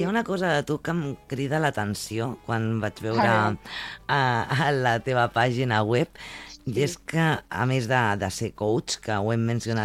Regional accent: Barcelona, Catalonia, Spain; Jo com a barcelonina que soc

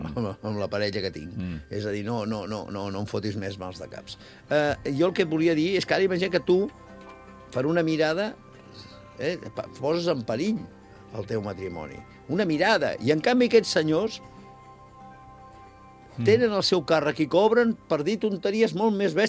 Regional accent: Barcelona, Catalonia, Spain; also born or lived in Martorell / Molins de Rei; com que sóc de Barcelona

